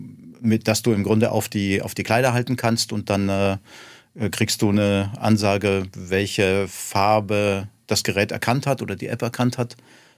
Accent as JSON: {"language": "German", "region": "Bavaria", "country": "Germany", "said": "Ich komme aus der Nähe von München und dort war ich dann in der Grundschulzeit in München und habe dann das Gymnasium in Marburg in Hessen besucht."}